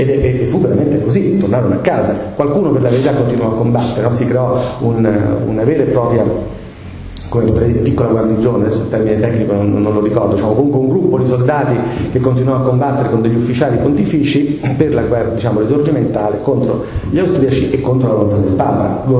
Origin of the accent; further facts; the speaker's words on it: Rome, Lazio, Italy; siccome sono di Roma